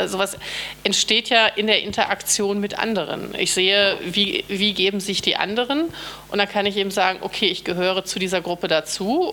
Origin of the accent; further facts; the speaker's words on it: Germany; dass ich eben auch doch durch mein Geburtsland geprägt bin. Also würde ich mich auch als Deutsch definieren